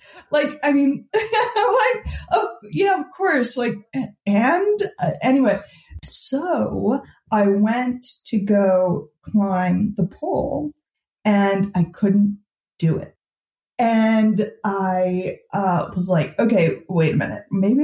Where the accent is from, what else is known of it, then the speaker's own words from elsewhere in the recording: Midwest, United States; And so and I grew up in the Midwest where it's like a very, you know, drilled into you.